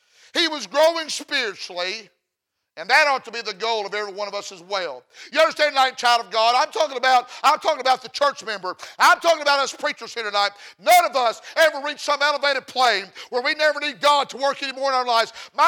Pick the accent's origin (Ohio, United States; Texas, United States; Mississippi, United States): Mississippi, United States; I'm from Mississippi and I'm a little bit of a slow learner, amen.